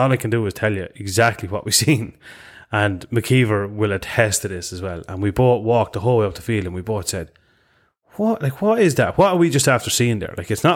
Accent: Enfield, Leinster, Ireland; I'm the Dublin side of Enfield.

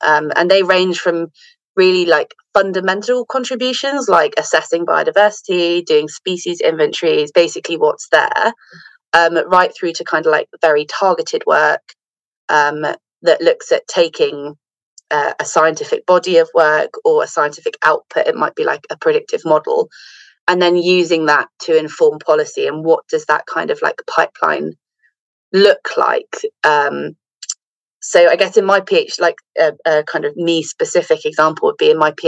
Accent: South West England, United Kingdom; So I grew up in Cornwall, so just down the coast from Plymouth, and I grew up rock pooling and being really inspired by the local marine environment, I suppose.

